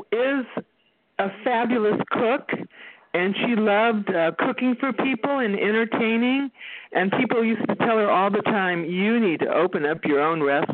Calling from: Texas, United States

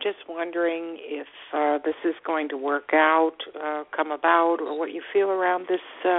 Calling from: Florida, United States; I'm calling from sunny South Florida.

